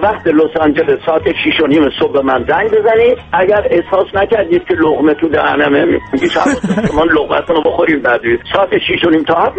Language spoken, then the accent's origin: Persian; Iran; ما همه ایرانیم، هر جا باشیم و ایران برامون مهم است